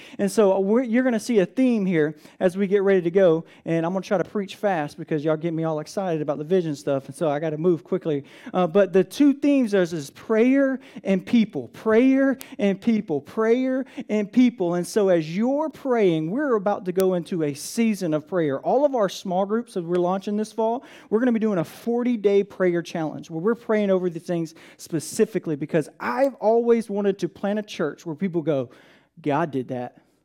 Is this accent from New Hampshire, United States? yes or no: no; Atlanta, Georgia, United States; Like, I grew up in Atlanta, you know, I didn't grow up next to the river, next to all these river boats